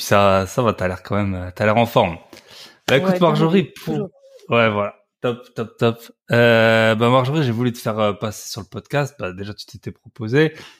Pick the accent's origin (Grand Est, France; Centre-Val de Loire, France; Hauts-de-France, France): Grand Est, France; moi, je suis, comme vous le savez, je suis alsacien.